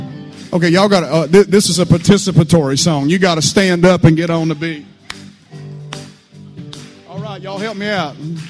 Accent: Virginia, United States; And I come from the Appalachian Mountains of Virginia.

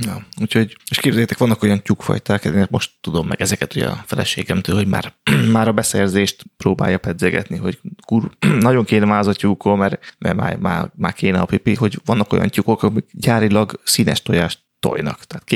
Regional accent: Budapest, Hungary; én kőbányán nőttem föl, a festői kőbányán

